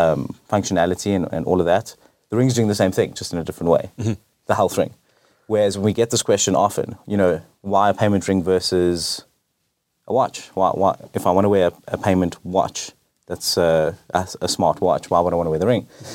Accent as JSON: {"language": "English", "country": "South Africa", "said": "and we're from South Africa and we're passionate about doing, you know, things in our own country."}